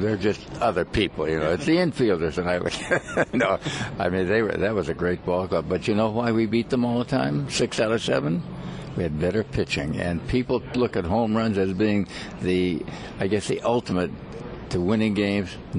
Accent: California, United States; And I came from California. I never knew anything about the African American stuff and the problems.

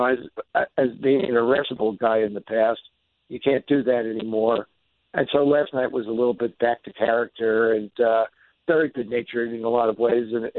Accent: New York, United States; as, you know, full disclosure, growing up in New York, I'm a Yankee fan.

